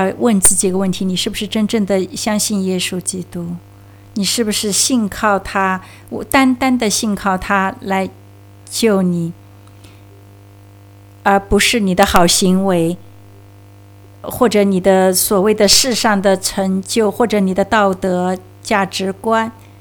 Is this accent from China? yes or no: no; New Zealand; also born or lived in California, United States; 我的老家是来自加利福尼亚，我是在加利福尼亚出生的，我当然基本上是在纽西兰成长的哈，因为我这个五岁就来新西兰了，所以我基本上是更像 Kiwi。但是不管怎样，我的家是来自加利福尼亚。